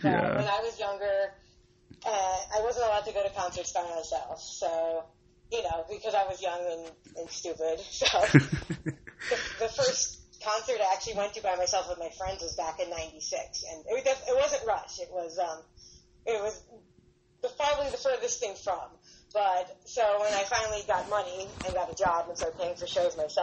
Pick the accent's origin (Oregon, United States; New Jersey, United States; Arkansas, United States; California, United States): New Jersey, United States; I'm from New Jersey.